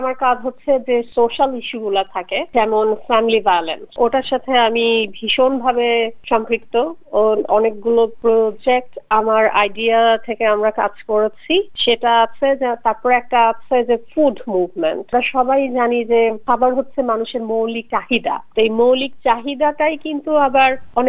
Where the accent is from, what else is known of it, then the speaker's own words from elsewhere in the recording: Bangladesh; moved away; আমি বাংলাদেশ থেকে এসেছি